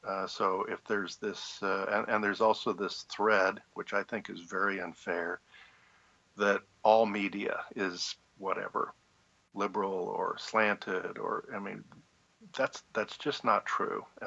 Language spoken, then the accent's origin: English; Kansas, United States; I grew up in Washington County, which is on the border with Nebraska, more or less north, a little northwest of Manhattan.